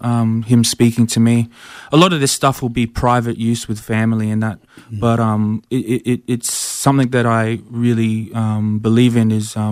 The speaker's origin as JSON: {"language": "English", "town": "Adelaide", "region": "South Australia", "country": "Australia", "tie": "born there", "said": "I was born in Adelaide."}